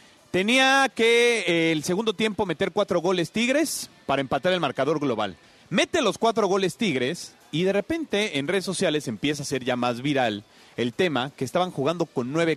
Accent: Argentina; entre yo que soy argentino, ¿no? Extranjero por extranjero

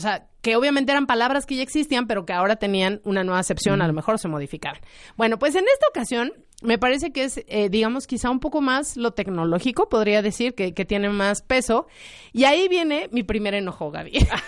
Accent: Mexico; no es porque yo sea mexicana, obviamente me da mucho orgullo ser mexicana, pero las personas que somos de México somos el grupo de hispanohablantes más grande que hay

